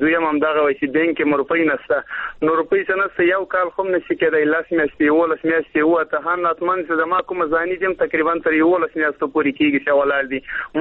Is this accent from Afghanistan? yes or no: yes; Afghanistan; now in Pakistan; په پاکستان کې موږ مېشت افغانان یو د مهاجرت ځوان